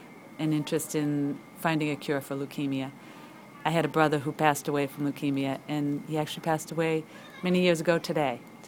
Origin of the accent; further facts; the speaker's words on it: Malden, Massachusetts, United States; born there; Well, I was born in Malden, Massachusetts, which is about 5 miles north of Boston.